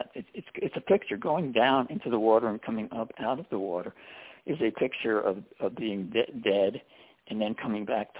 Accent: New Jersey, United States; No. Joan was from Ohio and I was from New Jersey.

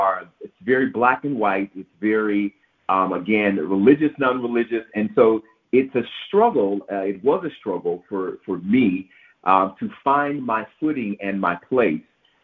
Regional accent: Memphis, Tennessee, United States; And so growing up in Memphis and surrounded by the religiosity of the city did have a bearing on the upbringing that I indeed received.

